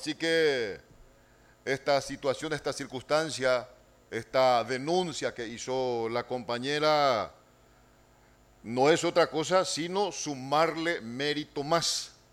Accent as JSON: {"language": "Spanish", "country": "Paraguay", "said": "como ciudadano, como paraguayo que tiene la legítima autorización, la legitimación activa de ser protegido por las instituciones"}